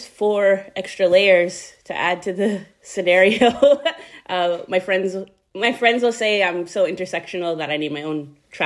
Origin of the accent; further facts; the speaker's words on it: Vancouver, British Columbia, Canada; I was born and raised in Vancouver, BC